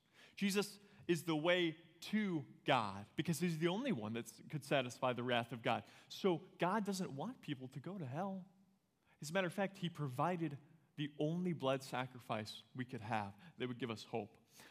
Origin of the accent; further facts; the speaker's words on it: Tennessee, United States; I'm from Tennessee. I get to say that about the music.